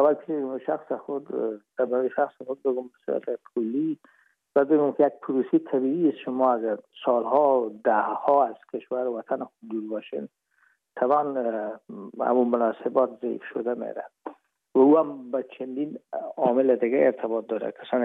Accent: Herat, Afghanistan; moved away as an adult; now in Hamburg, Germany; ما رفتیم از کابل به هرات و پیش که فاکولته رو پایان برسانیم یا دیپلمی بگیریم از هرات از طریق زمینی داخل مرز ایران شدیم از مرز ایران گذشتیم و داخل پاکستان و از پاکستان قاچاقی آمدیم به آلمان میشد سال 1369 که ما به هامبورگ رسیدیم که باشه 1990

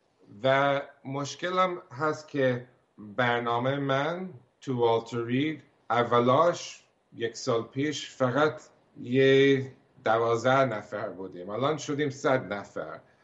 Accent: United States; همه بیشتر خانواده‌ام اینجا هستن تو آمریکا، ولی همیشه زندگیم بزرگ شدم هم آمریکایی هم ایرانی.

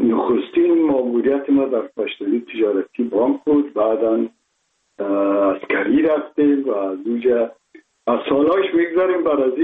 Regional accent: Kabul, Afghanistan; ما متولد شهر کابل هستم، هستم تاجک و از شهر کونی کابل که از پدر از کابل هستم. مکتب آشقان عارفان که در شهر کونه نزدیک خانه ما بود

